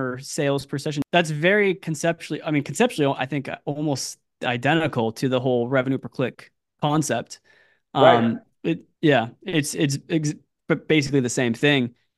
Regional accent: California, United States; also born or lived in Ethiopia; Yeah, so I'm born and raised in California outside of for 3 years of my childhood. From age 2 to 5, my family was in Ethiopia.

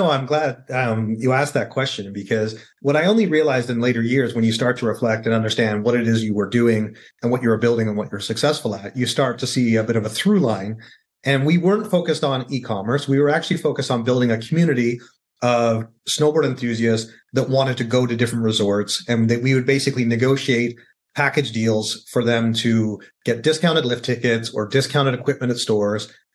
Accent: Canada; also born or lived in United Kingdom; I was born in the UK. I was raised in Canada and was always traveling back to the UK and Europe when I was young.

